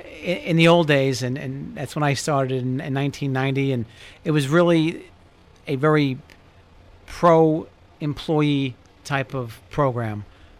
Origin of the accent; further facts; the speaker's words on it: Brooklyn, New York, United States; also born or lived in Long Island; I'm a New Yorker by birth. Brooklyn, New York, and then moved to Long Island and ended up here.